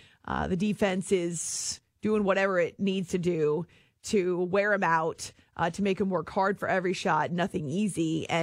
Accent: New Hampshire, United States; those were the teams that I listened to when I was growing up in the Granite State.

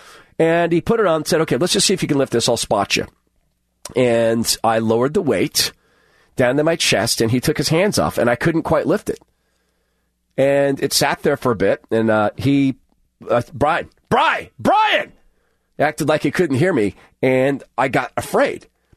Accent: Spokane, Washington, United States; when I grew up in Spokane

